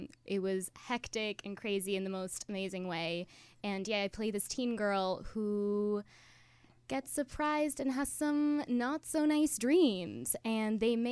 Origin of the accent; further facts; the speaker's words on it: Zurich, Switzerland; also born or lived in United Kingdom; now in Los Angeles, United States; I'm originally from Zurich, Switzerland. Quite a while away. I lived there for most of my life, and then I moved to the UK for 4 years, and I've been in LA now for about 2.5 years.